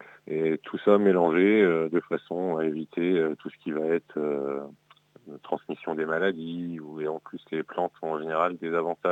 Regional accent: Grand Est, France; moved away as an adult; je ne suis pas landais depuis toujours. J'ai 39 ans, je suis né et j'ai grandi en Champagne-Ardenne, dans les campagnes de Champagne, dans l'Aube.

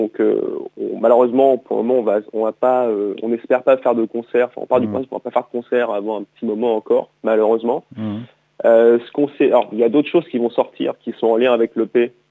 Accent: Île-de-France, France; Région parisienne.

